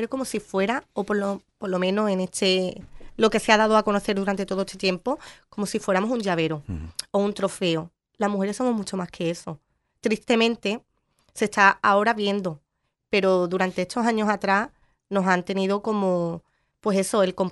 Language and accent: Spanish; Valencia, Valencian Community, Spain; o yo, por ejemplo, que soy Valencia